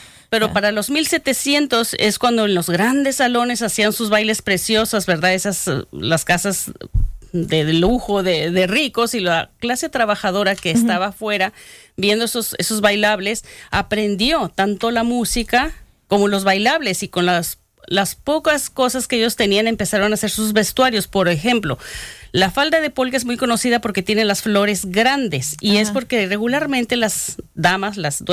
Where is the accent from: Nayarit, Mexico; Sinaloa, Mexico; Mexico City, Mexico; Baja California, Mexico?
Baja California, Mexico; Mexicali; Yo vengo del estado de California, yo vengo de la Baja California, que hace frontera con Calexico, California. Ajá. Y toda mi vida estuve yo, y mis estudios fueron en Mexicali, Baja California.